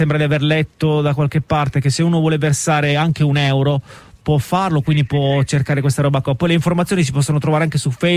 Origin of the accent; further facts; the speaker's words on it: Turin, Piedmont, Italy; noi siamo di Torino